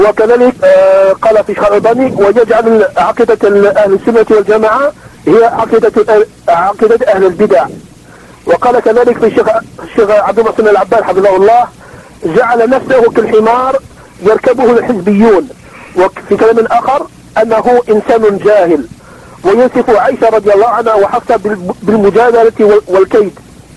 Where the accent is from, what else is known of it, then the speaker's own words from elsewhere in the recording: Libya; من ليبيا. شكرا شيخنا.